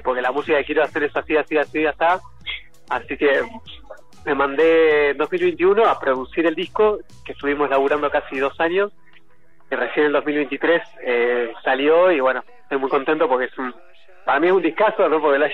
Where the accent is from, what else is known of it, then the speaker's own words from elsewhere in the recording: La Plata, Buenos Aires Province, Argentina; Fue allá en mi ciudad natal, en La Plata